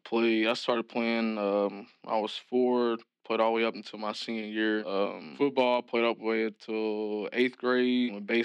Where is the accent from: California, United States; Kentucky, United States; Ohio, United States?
Kentucky, United States; Really, what you make it of, for real, like, everybody knows everybody, not too big.